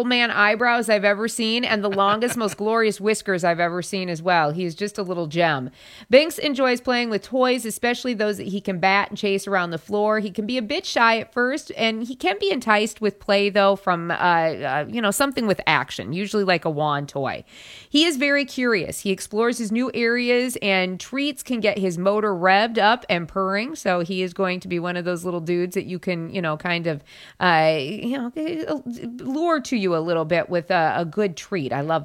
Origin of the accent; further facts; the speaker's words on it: South Dakota, United States; Growing up in South Dakota, we usually got one or two of these kind of blizzard type things in the spring.